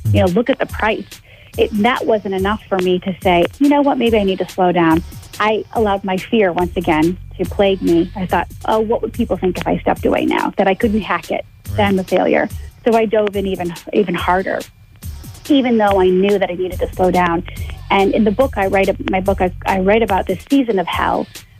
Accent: Michigan, United States; I grew up in Michigan, so it's a great, you know, I feel like you guys are my brothers and sisters.

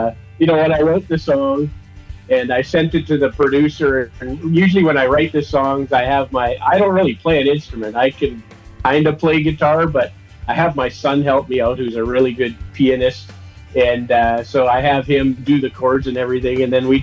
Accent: Saskatchewan, Canada; Well, I'm from Saskatchewan. I live in Regina. Was born into a musical family.

